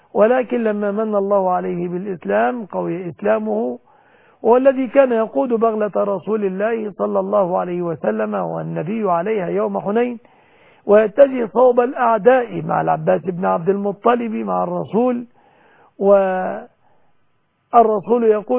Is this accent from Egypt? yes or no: yes; Egypt